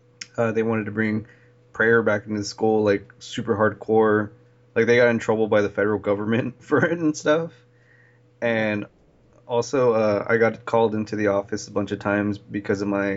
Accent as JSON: {"language": "English", "town": "Santa Fe", "region": "New Mexico", "country": "United States", "tie": "born or raised there", "said": "And when I was in high school, I grew up in Santa Fe."}